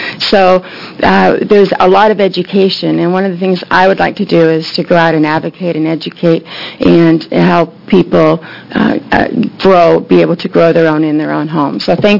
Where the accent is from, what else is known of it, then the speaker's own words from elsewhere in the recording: Salem, United States; I'm from Salem.